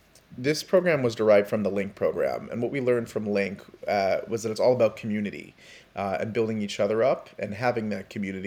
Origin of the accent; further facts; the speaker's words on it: Miami, Florida, United States; You know, I'm a kid from Miami, Florida, who just kind of had ambition and figured it out there.